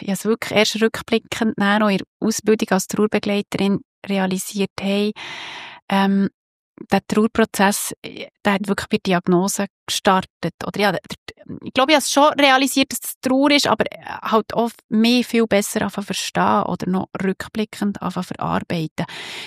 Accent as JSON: {"language": "German", "country": "Switzerland", "said": "Und wir als Schweizer"}